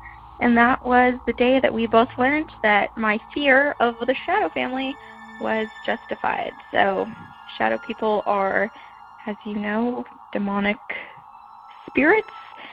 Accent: New England, United States; I grew up in New England, so very haunted.

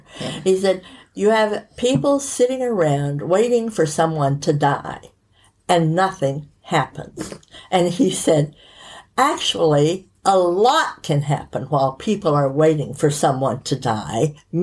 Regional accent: United States; Well, because I'm American in a group full of Brits, I have recently stopped marking misspellings

